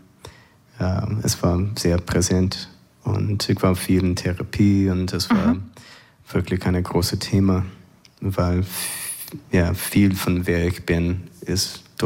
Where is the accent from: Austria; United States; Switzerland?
United States; Missouri; German is a second language; moved away as an adult; also born or lived in Florida; ich war in Florida geboren, aber ich bin in Missouri aufgewachsen, in ein kleiner Kuhdorf auf dem Mississippi River. Und dann bin ich nach Europa umgezogen, als ich 21 war, nach Deutschland und Österreich.